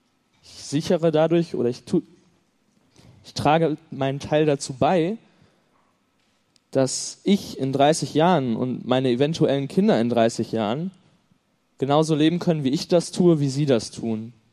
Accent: Mainz, Rhineland-Palatinate, Germany; ich komme aus Mainz.

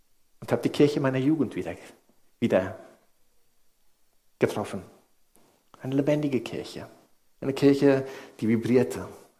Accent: Indonesia; Ich bin in Indonesien aufgewachsen, 16 Jahre dort gelebt, eine wunderschöne Kindheit verbracht.

